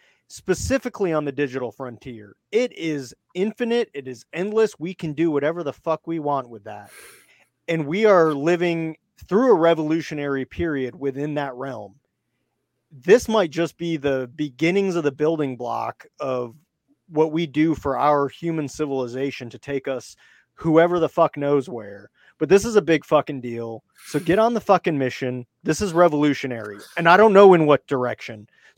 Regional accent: Alaska, United States; so I'm from Alaska originally, and that was known as the last frontier.

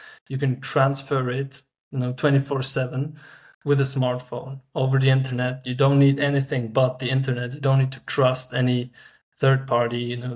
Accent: Switzerland; 31 years old. I was born and raised in Switzerland, actually in a quite small countryside village with like around maybe 1,000 people.

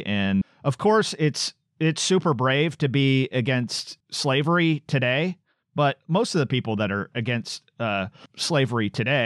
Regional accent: Portland, Oregon, United States; I grew up in Southwest Portland.

